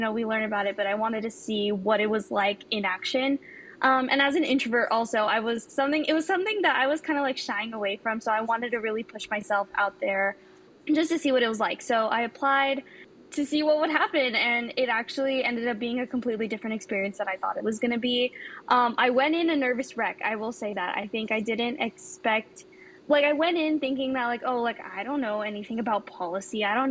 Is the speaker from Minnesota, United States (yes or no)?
no; Chino Hills, California, United States; I'm from Chino Hills, California, so kind of a local around here.